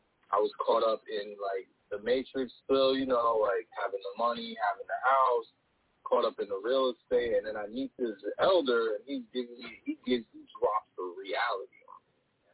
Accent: New York, United States; also born or lived in New Jersey; Yeah, so I grew up in New York. I was born in New Jersey. I grew up at a time where the Italians and the African Americans were at war with each other.

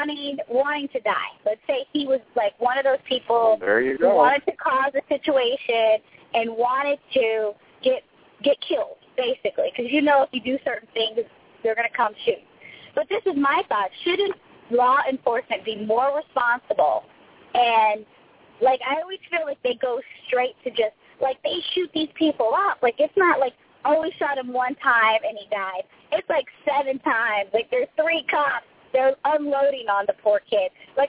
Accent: Texas, United States; I'm from Texas, so I've got quite a few family members who have large arsenals.

